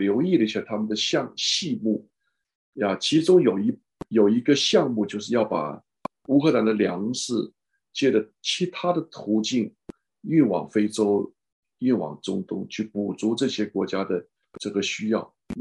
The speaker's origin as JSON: {"language": "Chinese", "town": "Guangzhou", "region": "Guangdong", "country": "China", "said": "特别是我从广州来的，那广州人比较喜欢什么？食在广州啦"}